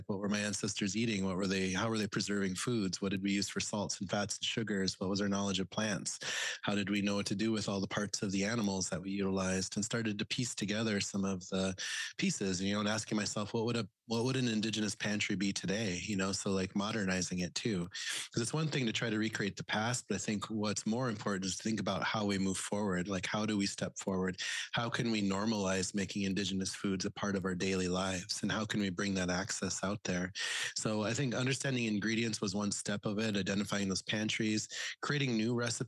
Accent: Pine Ridge Reservation, South Dakota, United States; now in Minneapolis, United States; I am from Pine Ridge Reservation, South Dakota. I'm enrolled with the Oglala Lakota.

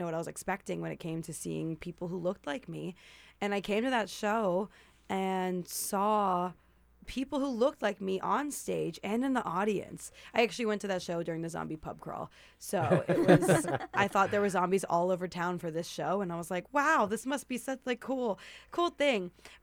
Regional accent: Greenville, South Carolina, United States; Myself and Alisa, we both grew up in sort of small town in Greenville, South Carolina.

